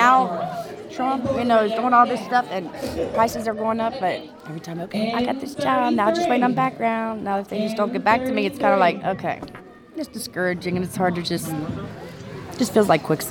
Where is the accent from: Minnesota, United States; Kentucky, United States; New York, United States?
Kentucky, United States; Lexington; now in Pittsburgh, United States; we're actually from Lexington, Kentucky. But we've been up here for a while, since she was born.